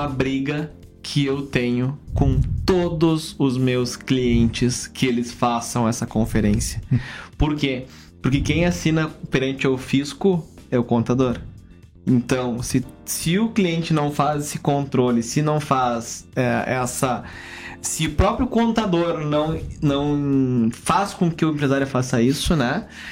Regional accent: Uruguaiana, Rio Grande do Sul, Brazil; Eu estive na minha cidade natal, em Uruguaiana, umas 2-3 semanas atrás

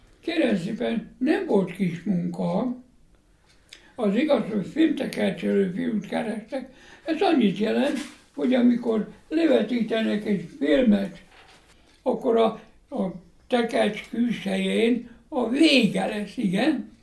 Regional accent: Békés, Hungary; born there; Hát 13 éves korában akkor vidéken, Békés megyében születtem különben

